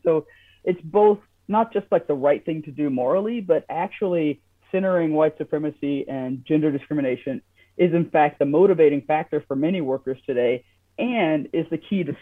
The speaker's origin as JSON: {"language": "English", "region": "North Carolina", "country": "United States", "said": "I'm from North Carolina, right? You don't knock on doors in the neighborhoods I grew up"}